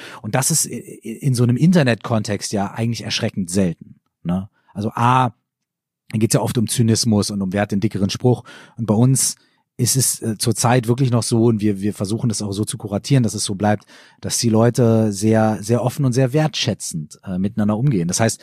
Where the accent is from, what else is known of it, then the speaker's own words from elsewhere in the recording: Minden, North Rhine-Westphalia, Germany; wir spielen in meiner Heimatstadt in Minden